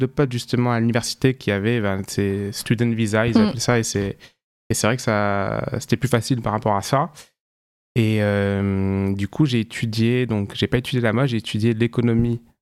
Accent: France; surtout en tant que Français, là-bas

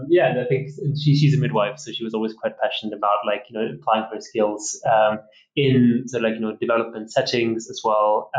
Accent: Austria; I am originally from Austria. Grew up in a sort of small post-industrial town, son of a train driver, and yeah, I had an opportunity to spend 2 years of my youth on the African continent, one in South Africa, one in Zambia

